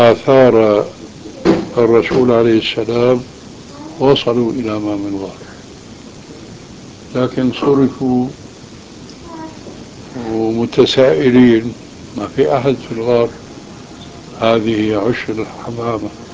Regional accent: Syria; وكان هذا كما يقولون عندنا في سوريا وش الضيف

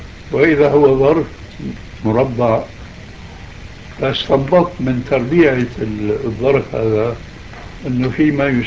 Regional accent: Syria; طالب علم لفه غضانيه اللي بيسموها عندنا في الشام صفره ولحيه

